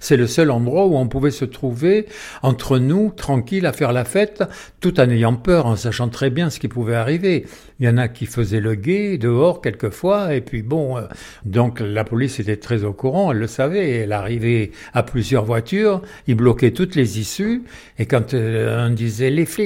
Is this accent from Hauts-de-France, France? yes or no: no; Dax, Nouvelle-Aquitaine, France; born there; je suis né à Dax en 1941.